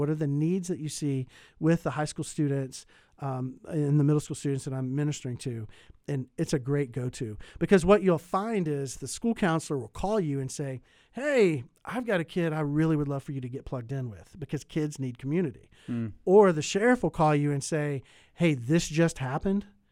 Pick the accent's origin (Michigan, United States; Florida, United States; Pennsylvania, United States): Florida, United States; You know, I grew up in Florida and I was a lifeguard.